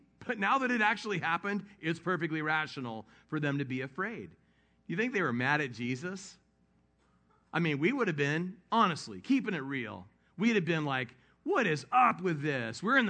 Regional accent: California, United States; also born or lived in Albuquerque / Dallas; Although I'm from Southern California, my family moved. We moved to Albuquerque, and a few years later, we moved to Dallas before I went back to California.

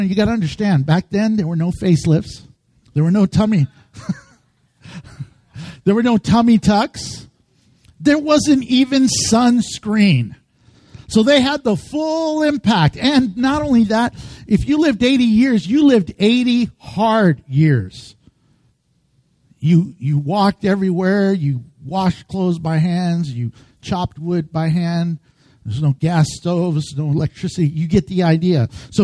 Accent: Texas, United States; If I can use a Texas analogy, you know I'm from Texas, a Texas analogy.

